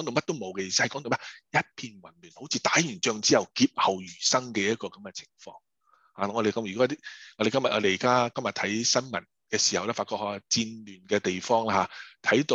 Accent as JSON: {"language": "Chinese", "country": "China", "said": "我们中国人诗歌呢就看押韵的嘛"}